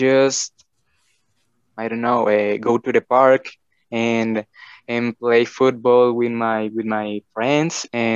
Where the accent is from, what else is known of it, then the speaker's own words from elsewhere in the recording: Valledupar, Cesar, Colombia; English is a second language; Okay, I'm from Colombia, especially Valledupar City.